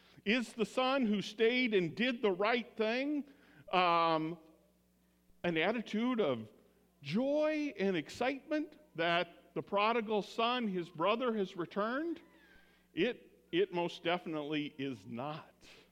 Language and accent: English; Indiana, United States; when I was growing up in Indiana and I had to go do my summer of purgatory, which was working on the family farm for Uncle John